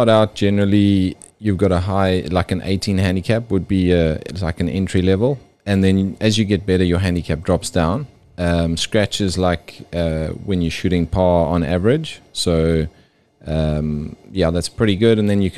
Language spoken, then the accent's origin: English; Zimbabwe; I was 13 years old. I grew up in Zimbabwe.